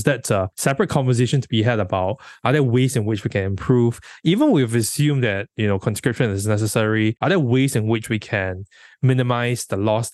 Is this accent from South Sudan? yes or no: no; Singapore; as a Singaporean male, the amount of resentment you have with the system.